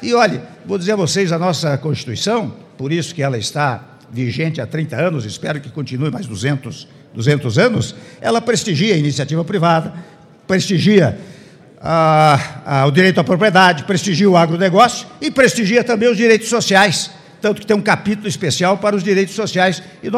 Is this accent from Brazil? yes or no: yes; Tietê, São Paulo, Brazil; Até porque a minha origem é uma origem interiorana. Eu sou de uma pequena cidade de São Paulo, chamada Tietê, e vivia numa chácara.